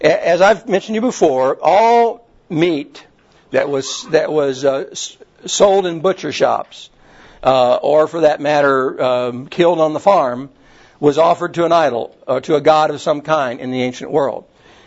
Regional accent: the South, United States; All of us have learned growing up in the South that you do that you care for people.

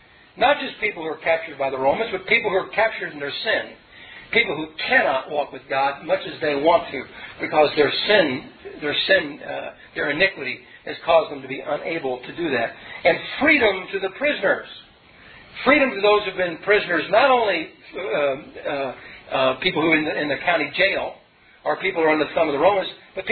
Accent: Louisville, Kentucky, United States; I come from Louisville, Kentucky, and Muhammad Ali used to say, I'm pretty.

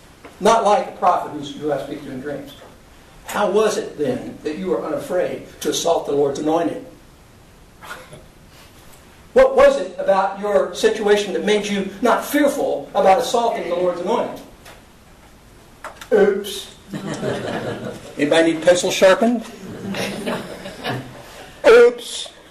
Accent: United States; But, you know, we're Americans, and we're from the West, and we like to lynch our own people.

